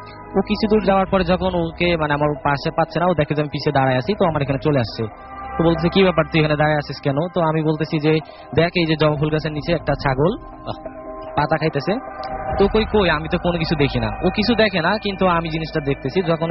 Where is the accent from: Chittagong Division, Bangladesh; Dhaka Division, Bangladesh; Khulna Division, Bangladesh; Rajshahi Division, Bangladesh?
Khulna Division, Bangladesh; Kaliganj; now in Barmi, Bangladesh; আমার গ্রামের বাড়ি হচ্ছে সাতক্ষীরা জেলা কালীগঞ্জ থানা।